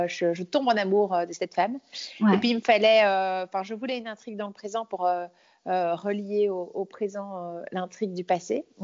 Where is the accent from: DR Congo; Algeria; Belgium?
Belgium; Alors, je suis née donc à Bruxelles, mais j'ai grandi à la campagne. Je suis née dans un hôpital bruxellois. J'ai grandi à la campagne, au milieu des chevaux, dans la nature. J'ai grandi pieds nus.